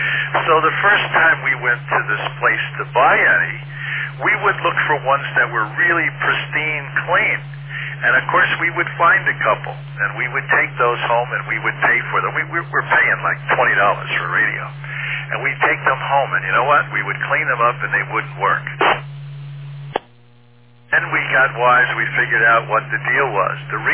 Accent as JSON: {"language": "English", "town": "Port Washington", "region": "New York", "country": "United States", "tie": "born or raised there", "also_born_or_lived": "Roslyn", "said": "I grew up in Port Washington, also lived in Roslyn."}